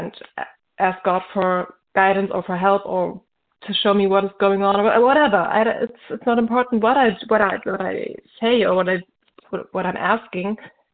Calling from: Germany; English is a second language; I'm calling from Germany.

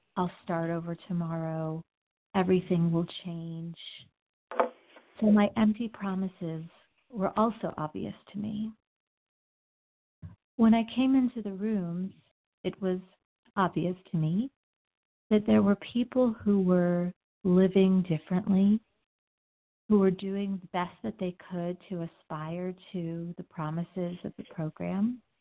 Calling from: Denver, Colorado, United States; I'm calling from Denver.

